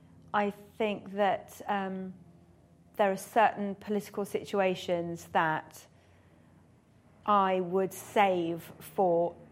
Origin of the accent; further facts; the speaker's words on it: Iran; I think because I am from Iran, it sounds better coming from me, perhaps more palatable to people